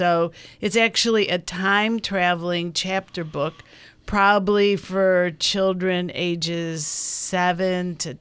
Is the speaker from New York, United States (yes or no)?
yes; Buffalo, New York, United States; I grew up in ballet in Buffalo. That's where I grew up.